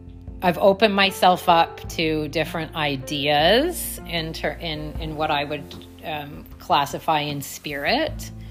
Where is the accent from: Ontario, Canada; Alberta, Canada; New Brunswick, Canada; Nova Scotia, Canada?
Ontario, Canada; Oakville; born there; I was born in Oakville, Ontario, and on August 16th, 1977 at 11:35 PM